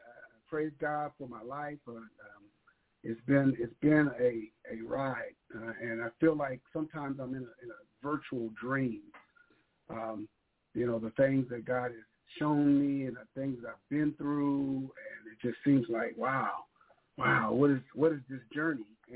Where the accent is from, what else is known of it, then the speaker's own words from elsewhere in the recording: Los Angeles, California, United States; born there; I was born in Los Angeles, California at Temple Hospital as … 15th September of 1960 at 3:45 a.m.